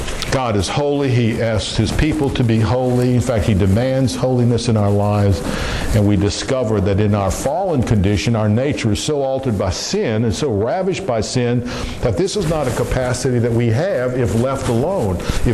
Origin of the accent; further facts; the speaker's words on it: New Orleans, Louisiana, United States; moved away; I grew up in New Orleans. I've been gone from New Orleans a long, long, long time. But growing up in New Orleans, we'd hop in the car